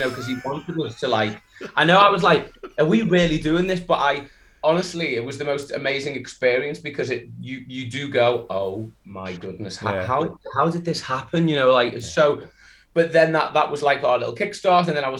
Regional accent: Liverpool, North West England, United Kingdom; So I'm from Liverpool originally.

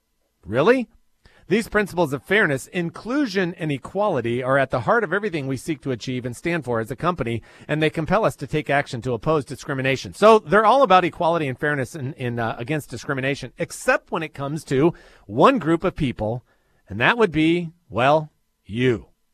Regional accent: North Carolina, United States; They were going to do a new global operations center in Charlotte, North Carolina, here in my home state.

